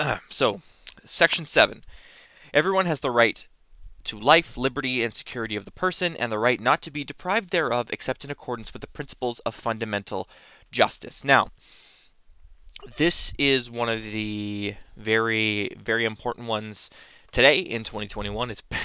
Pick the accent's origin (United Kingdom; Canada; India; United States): Canada; It deals with treatment of Canadians and what we as Canadian citizens expect and must be done for and to us when we come across the legal system.